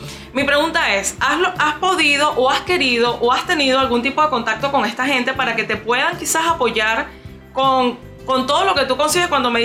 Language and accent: Spanish; Venezuela; Yo como venezolana te lo agradezco.